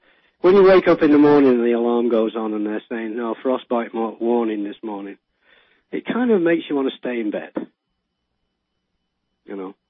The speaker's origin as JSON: {"language": "English", "region": "England", "country": "United Kingdom", "tie": "born or raised there", "said": "Because when I grew up in England, I had miles of countryside that my kids don't have."}